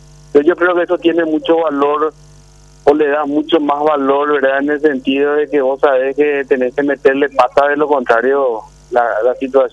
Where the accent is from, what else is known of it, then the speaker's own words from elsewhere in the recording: Paraguarí, Paraguay; De la ciudad de Paraguarí.